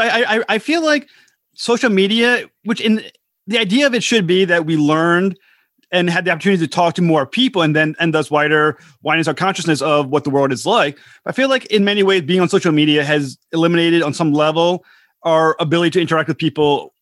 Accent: United States; as an American, you look at our country, we are extremely arrogant about ourselves

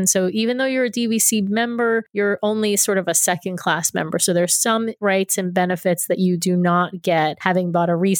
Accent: New York, United States; I'm from New York originally, but I've never actually sailed a cruise ship.

